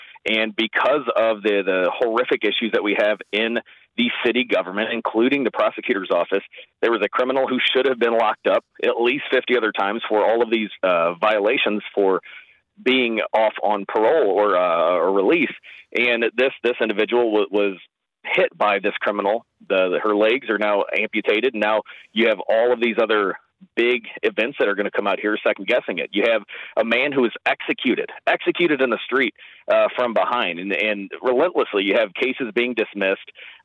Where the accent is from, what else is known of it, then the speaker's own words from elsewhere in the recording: Ferguson, Missouri, United States; I've never seen, growing up in Ferguson, Missouri, family and friends still in St. Louis City and St. Louis County